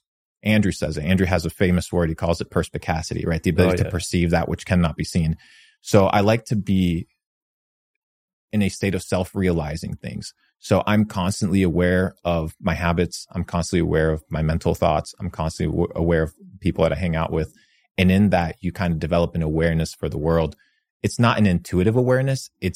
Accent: Argentina; English is a second language; now in United States; American. I have my American citizenship. I'm originally from Argentina, but okay.

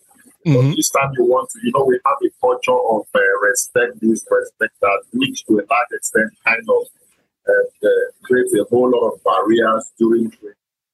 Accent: Nigeria; It's crazy as a Nigerian, when you go, you travel across the world and you get to international airports

